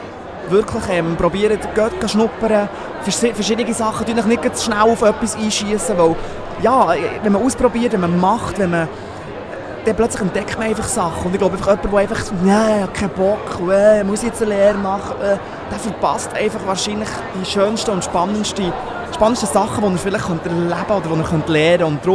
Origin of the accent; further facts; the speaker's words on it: Switzerland; accent: Swiss German; first language Swiss German; dass ich jemals wieder Schweizerdeutsch singe, obwohl es meine Muttersprache ist